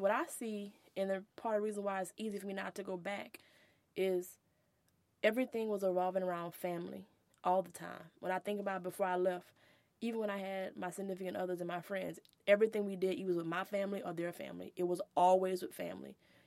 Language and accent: English; New Orleans, Louisiana, United States; But we're from New Orleans. And we love that place. We just don't live there.